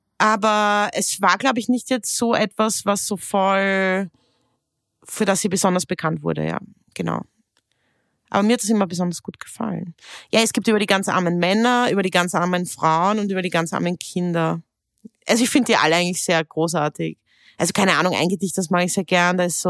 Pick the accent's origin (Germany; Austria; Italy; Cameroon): Austria; Vienna; Also ich bin ja auch aus Hanals